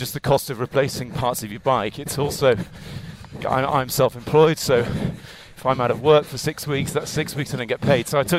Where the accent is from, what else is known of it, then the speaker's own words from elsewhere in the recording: Wales, United Kingdom; So I had cycled a bit as a kid, but I grew up in North Wales, so it was mountain biking and BMX.